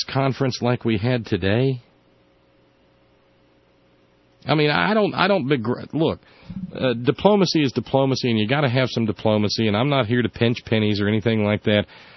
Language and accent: English; the South, United States; I can't speak for what it's like growing up in the Midwest or out on the West Coast or up East. I grew up down South. And, man, we had the patriotism hammered into us at an early age.